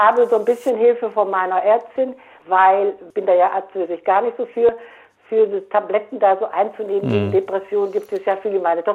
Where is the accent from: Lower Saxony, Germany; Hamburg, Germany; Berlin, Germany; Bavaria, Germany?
Lower Saxony, Germany; Osnabrück; evangelische Kirche, ich komme aus Osnabrück.